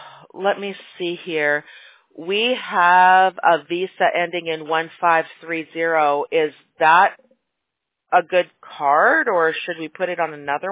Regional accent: Chicago, Illinois, United States; I grew up in Chicago, so I know how to handle it, but a lot of us don't.

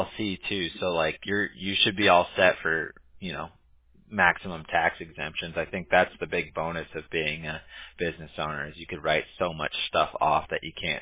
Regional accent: California, United States; I grew up in Southern California, so I like the Chargers

